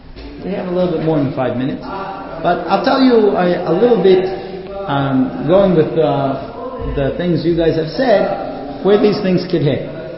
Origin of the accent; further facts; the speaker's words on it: United States; I grew up in America. I'm not American, but I did grow up in the United States.